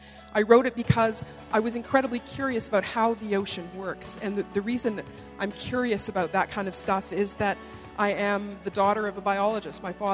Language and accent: English; Canada; I'm a journalist from Canada, and I write about science issues